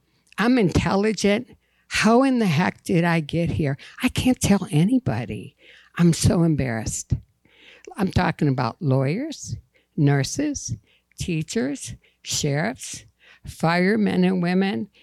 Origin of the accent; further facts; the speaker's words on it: Detroit, Michigan, United States; I grew up in Detroit, Dearborn, Melvindale area. Very poor, very multicultural.